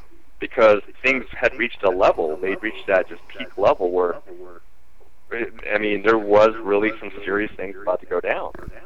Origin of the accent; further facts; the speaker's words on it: United States; But I love being an American.